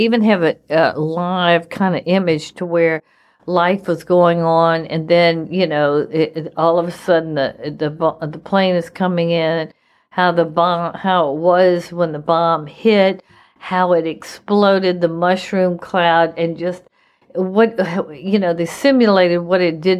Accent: United States; But I have to say, as an American, I felt drawn here to just pay my respects

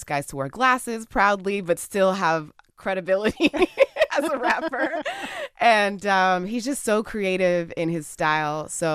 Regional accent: California, United States; A lot of the music that's close to my heart is the Bay Area music that I listened to when I was growing up in the 90s.

